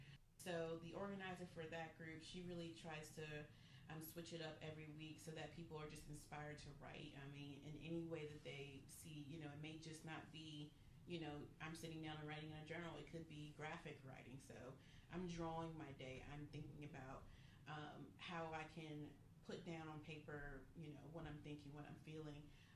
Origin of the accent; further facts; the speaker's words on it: Charlotte, North Carolina, United States; Okay, so I am born and raised in Charlotte. We are few and far between now, it seems like.